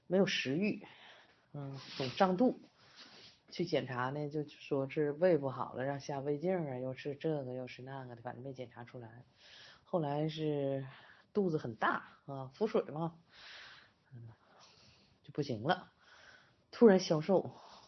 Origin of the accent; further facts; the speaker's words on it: Northeast China, China; 我是东北人啊